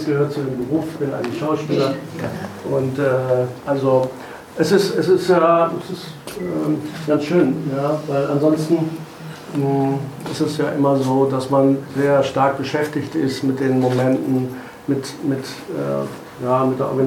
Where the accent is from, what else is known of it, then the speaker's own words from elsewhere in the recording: East Germany, Germany; Wir sind da sehr stark mit der sowjetischen, russischen Kultur aufgewachsen hier im Osten.